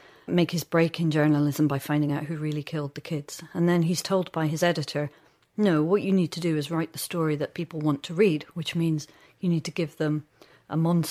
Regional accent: Newcastle, North East England, United Kingdom; I'm not American. And if that's the case, I think it's probably because I grew up in a suburb on the edge of a city, Newcastle, which is obviously not like New York or Manhattan

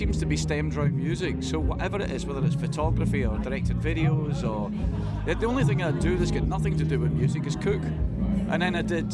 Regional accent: Scotland, United Kingdom; And it's not just me saying it because I'm Scottish.

